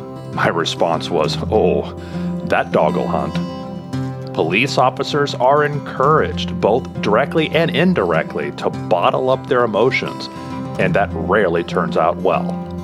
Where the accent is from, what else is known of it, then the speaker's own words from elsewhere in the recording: Kansas City, United States; the occasional patrol officer from my hometown of Kansas City.